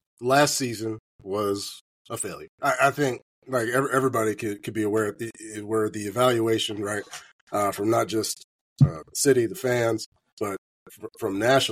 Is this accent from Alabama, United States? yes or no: yes; Alabama, United States; I'm from Alabama. You guys, like you guys know in the South